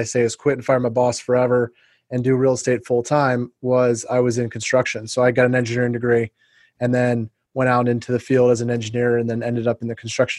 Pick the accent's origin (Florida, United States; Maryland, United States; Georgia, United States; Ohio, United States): Ohio, United States; also born or lived in Indiana; And I was raised in the Midwest. I went to college in Ohio and grew up in Ohio and Indiana and stuff.